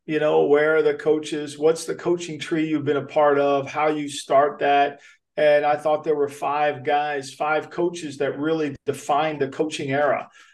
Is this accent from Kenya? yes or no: no; Ocean City, New Jersey, United States; You know, as a kid growing up in Ocean City, New Jersey, which, by the way, I want to correct that.